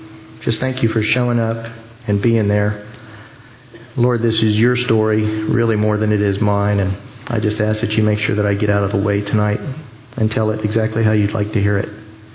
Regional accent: San Antonio, Texas, United States; I was raised in San Antonio by my parents until the age of 6, when my father, who was in the Army, went to Vietnam for a year.

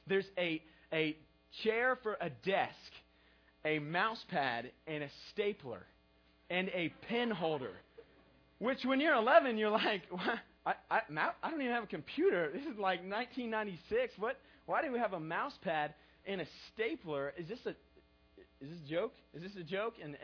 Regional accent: Houston, Texas, United States; I grew up in Houston, like I've told you guys before, and I had a single mom

